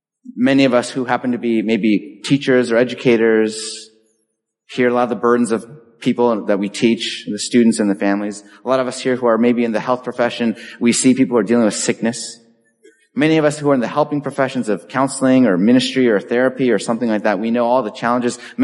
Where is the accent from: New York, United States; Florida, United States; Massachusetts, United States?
Massachusetts, United States; Medford; in my hometown of Medford here